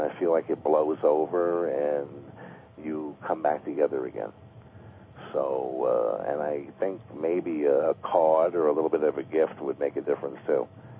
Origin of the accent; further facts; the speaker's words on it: New York, United States; Beautiful, beautiful country. I love New York. I'm a New Yorker.